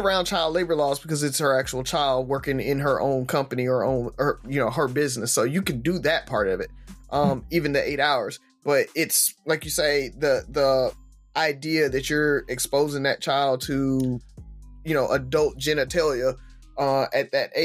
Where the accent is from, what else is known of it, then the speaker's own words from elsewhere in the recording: the South, United States; Like, growing up in the South, we might have seen some overt racism a little bit more